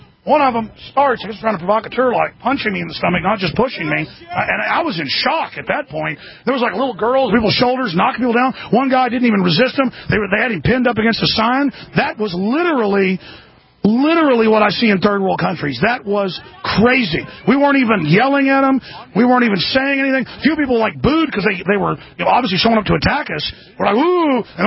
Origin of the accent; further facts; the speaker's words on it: Texas, United States; I say sir to everybody. I'm from Texas.